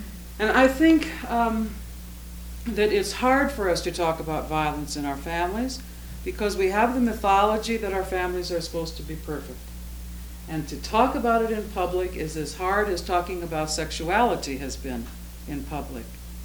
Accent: North Dakota, United States; when I was growing up in North and South Dakota, my father is a retired UCC minister, and we would drive to see the grandparents in Wishick, North Dakota, or Turtle Lake, North Dakota

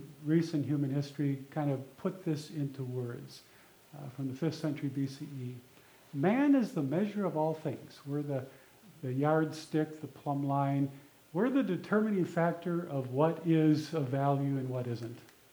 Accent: Arizona, United States; I'm from Arizona, and this is just sort of a recent book on water. Of course, we have water issues in Arizona.

